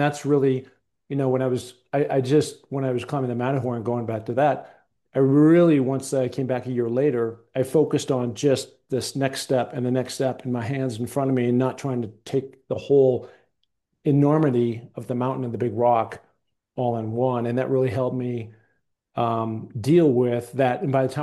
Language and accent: English; Seattle, Washington, United States; I started climbing little things up in the Northwest. I grew up in Seattle.